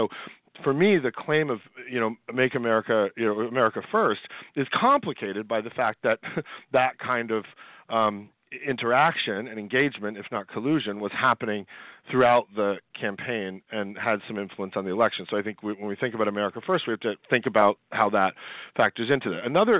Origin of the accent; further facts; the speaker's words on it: United States; I'm an American historian. I have a PhD in American history